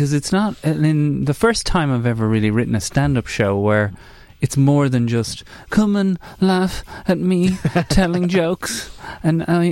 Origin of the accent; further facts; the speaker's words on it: Ireland; now in London, United Kingdom; I moved here 4 years ago from Ireland, I was baffled by some of the behaviour of some of the people in London.